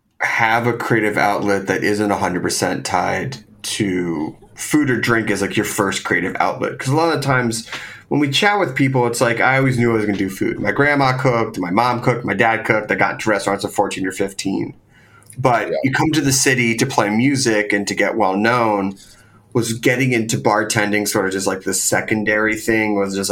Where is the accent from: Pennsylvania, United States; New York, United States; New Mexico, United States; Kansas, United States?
Pennsylvania, United States; Philadelphia; I grew up in Philadelphia, which is about like 2.5 hours outside the city.